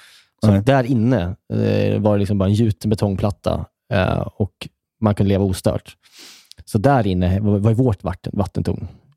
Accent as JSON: {"language": "Swedish", "town": "Björkvik", "region": "Södermanland", "country": "Sweden", "said": "i Björkvik, där jag kommer ifrån, finns det ingen vattentorn, för det är som en liten by."}